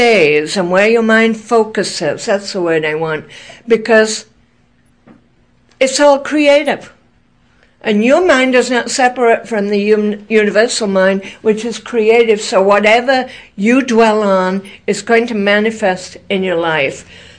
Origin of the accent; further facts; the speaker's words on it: England, United Kingdom; I recently went to England, which is my home country